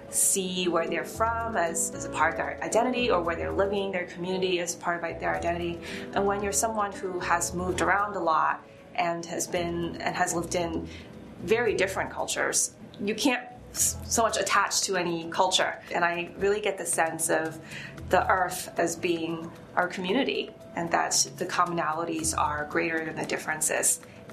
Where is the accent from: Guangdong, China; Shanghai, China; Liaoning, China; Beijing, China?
Shanghai, China; moved away; a child in China, I lived in an environment where there was a lot of pollution and really not much nature. I'm from Shanghai, which is very urban, and I really thought that was the entire world.